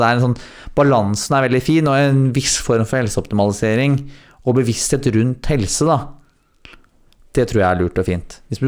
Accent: Løten, Innlandet, Norway; Jeg kan ikke uttale meg om ulv, for jeg er fra Løten.

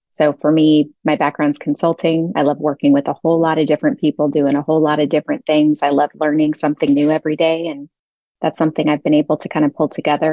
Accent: Washington, District of Columbia, United States; moved away as an adult; also born or lived in Chicago; now in Dallas, United States; I grew up in Washington, D.C. in Chicago and made my way to Dallas almost 20 years ago

